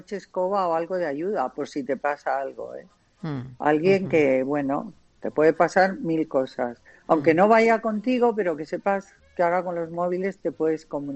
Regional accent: Castile and León, Spain; Yo soy leonesa y quería pasar por esas tierras

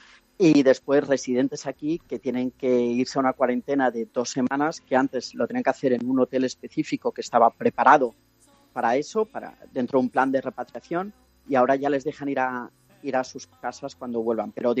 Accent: Badajoz, Extremadura, Spain; yo soy de Badajoz, yo soy de campo

